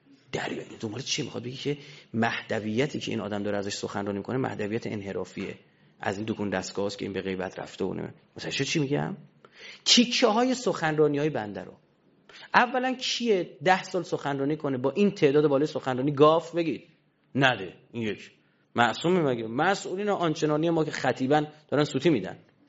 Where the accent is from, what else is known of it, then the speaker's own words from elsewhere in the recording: Iran; به من گفتن بچه کجایی؟ نمیگفتم، بودم بچه ایرانم.